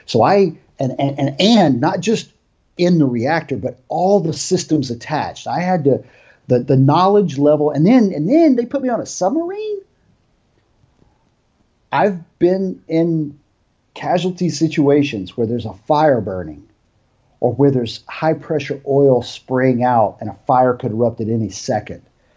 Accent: Alabama, United States; I'm from Alabama originally. So I have a very basic schooling background

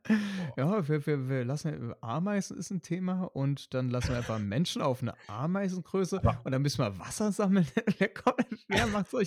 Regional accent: Leipzig, Saxony, Germany; Ich fahre morgen in Mikas Heimat und meine alte Heimat nach Leipzig wieder.

